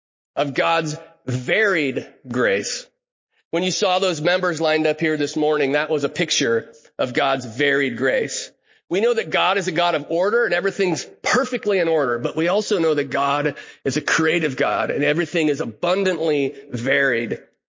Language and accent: English; United States; I'm an American. I live in Roseburg.